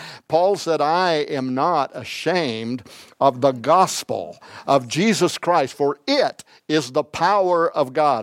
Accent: United States; Look, I'm an American. I don't even want to talk about politics, right? I'm an American. I'm a patriot.

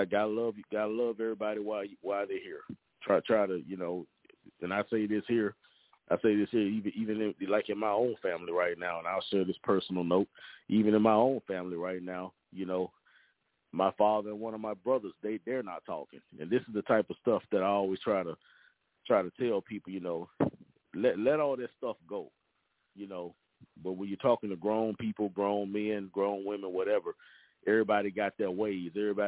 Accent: Monroe, Louisiana, United States; I'm all about Louisiana because that's where I'm from. I'm from Monroe, Louisiana

